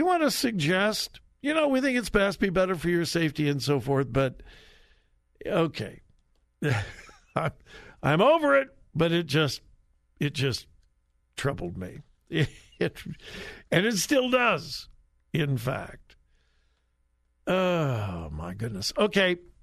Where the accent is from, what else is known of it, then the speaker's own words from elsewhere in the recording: California, United States; born there; I was born in California, so I have a California birth certificate.